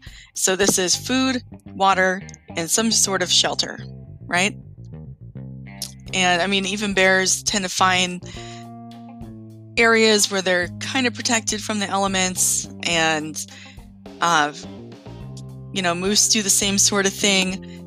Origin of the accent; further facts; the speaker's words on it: North Pole, Alaska, United States; also born or lived in Fairbanks; I was in fact born in Fairbanks, but I grew up out in North Pole, which is about 14 miles southeast of Fairbanks.